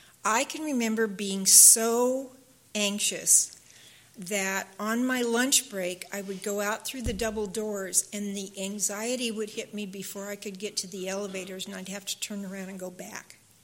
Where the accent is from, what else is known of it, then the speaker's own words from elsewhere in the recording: California, United States; I mean, I'm from Humboldt County.